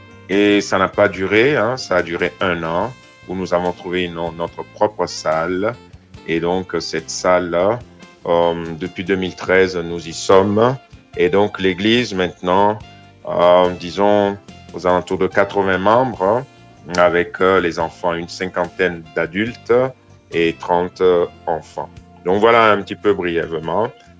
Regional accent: Togo; Je suis d'origine du Togo

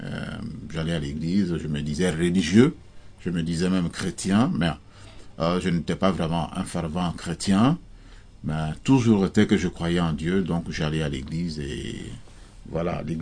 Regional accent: Côte d’Ivoire; now in France; Je suis originaire de la Côte d'Ivoire. Je suis missionnaire en France. Et cela fait maintenant bientôt 20 ans que je suis sur le territoire français en tant que missionnaire.

